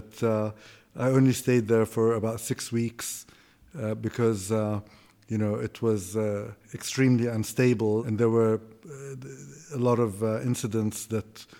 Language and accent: English; Kuwait; moved away as an adult; also born or lived in Greece; I grew up in Kuwait. And then while I was at university, I went to university in Texas at Austin.